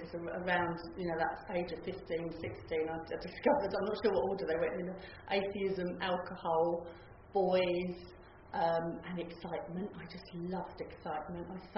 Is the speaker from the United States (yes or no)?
no; Holloway, London, United Kingdom; born there; I was born in Holloway